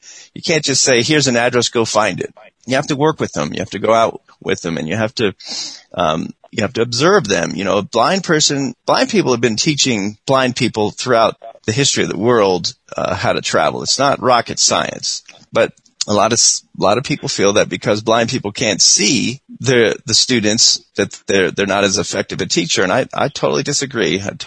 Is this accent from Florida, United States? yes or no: yes; Miami, Florida, United States; I grew up in Florida and I should have remembered this, but I didn't.